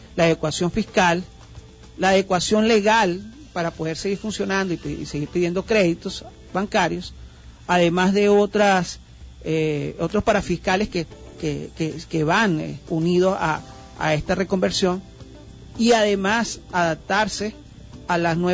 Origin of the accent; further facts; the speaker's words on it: Venezuela; Nosotros como venezolanos, los últimos 20 años hemos vivido en un dinamismo constante político, social y económico